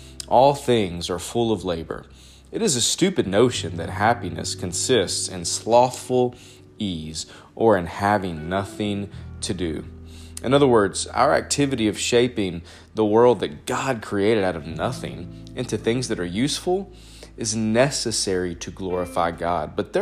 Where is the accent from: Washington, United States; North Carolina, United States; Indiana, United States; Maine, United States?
North Carolina, United States; You know, you think about, especially in the South, I grew up in North Carolina, in the state of North Carolina